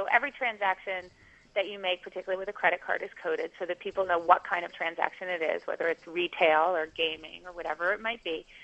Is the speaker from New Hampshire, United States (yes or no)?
yes; New Hampshire, United States; In my home state of New Hampshire, however, it's completely legal to play.